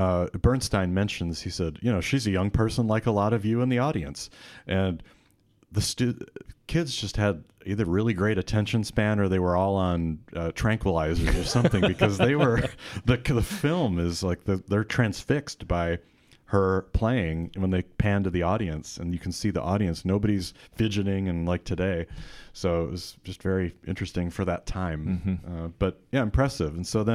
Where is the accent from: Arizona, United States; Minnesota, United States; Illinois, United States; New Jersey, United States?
Illinois, United States; Well, I grew up in the Chicago area